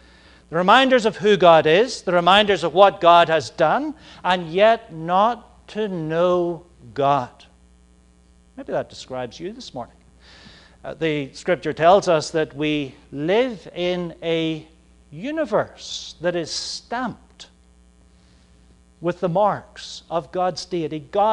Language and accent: English; United Kingdom; now in United States; I come from the British Isles, and in the British Isles, it is customary for us to hold our forks in our our left hands.